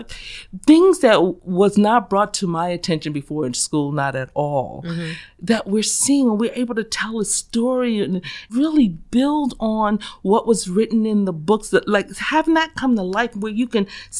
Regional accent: Trenton, New Jersey, United States; I grew up in the Miller Homes. If you remember the Miller Homes, which is now come down, it's on between Lincoln Avenue and Monmouth Street.

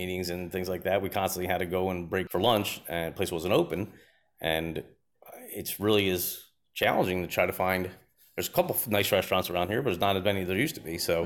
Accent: United States; I'm an American guy.

